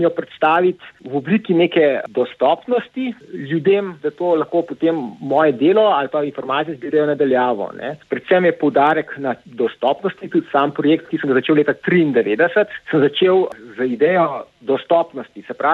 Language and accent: Slovenian; Zgornje Jarše, Central Slovenia, Slovenia; V bistvu po rodu prihajam iz Celja, drugače sem pa kar iz srednje Slovenije, konkretno ta trenutek iz Zgornjih Jarš pri Radomljah oziroma Domžalah, tako da sem bolj gorenc kot pa Štajerc, ne? Tako da rod pa je nekje iz kočevskega konca pa celjskega konca, tako.